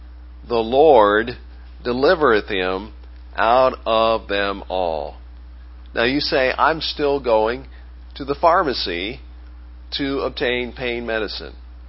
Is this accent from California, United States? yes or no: no; Maine, United States; now in Greenville, United States; And in less than a year, we relocated from Maine. We're maniacs. If you're born in Maine, you're a maniac. Sometimes you even act like it. So you can call us that. But we relocated to Greenville